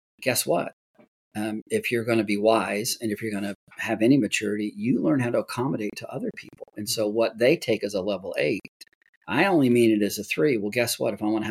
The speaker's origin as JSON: {"language": "English", "country": "United States", "said": "I'm an American. I understand we have the freedom to have a say."}